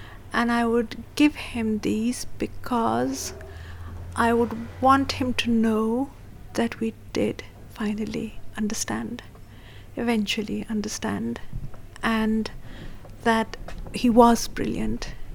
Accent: Pakistan; now in London, United Kingdom; I'm a novelist from Pakistan. I live in London.

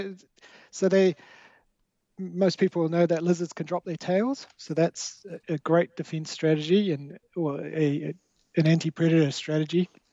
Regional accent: South Africa; now in New Zealand; growing up in South Africa, kept snakes, played with chameleons all the time. And when our family immigrated out to New Zealand

